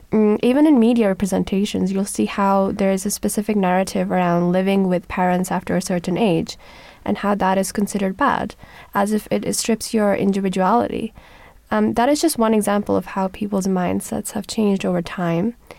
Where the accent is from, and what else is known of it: Pakistan